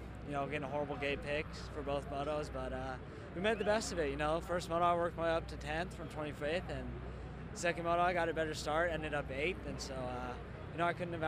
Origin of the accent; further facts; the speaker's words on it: Riverside, California, United States; Riverside, California.